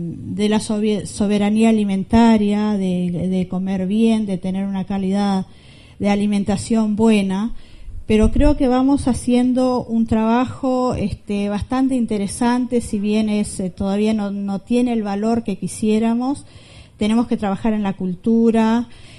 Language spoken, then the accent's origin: Spanish; Colonia Gestido, Salto, Uruguay; soy del departamento de Salto, de la zona rural. Tenemos un grupo de productores que estamos trabajando con la red de Semilla, que no pudieron estar en esta oportunidad. Somos de Colonia Gestido, una localidad al norte